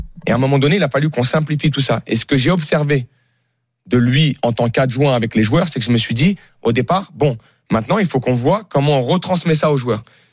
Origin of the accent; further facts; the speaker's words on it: Paris, Île-de-France, France; born there; je suis né à Paris.